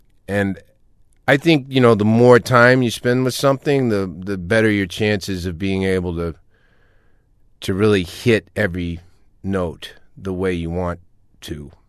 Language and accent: English; Kentucky, United States; You know, I'm from Kentucky, and I grew up, you know, not super well off.